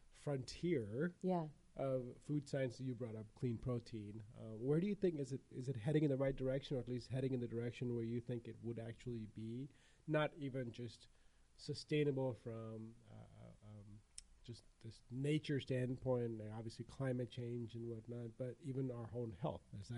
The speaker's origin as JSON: {"language": "English", "country": "India", "tie": "born there", "moved": "yes", "said": "I'm Indian. I was born in India."}